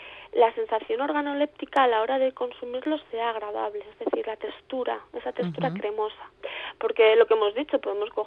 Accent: San Sebastián, Basque Country, Spain; Por ejemplo, yo soy de Donosti

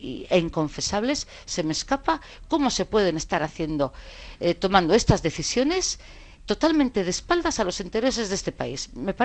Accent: Navarre, Spain; Yo como navarra he visto cómo los ahorros de los navarros han desaparecido.

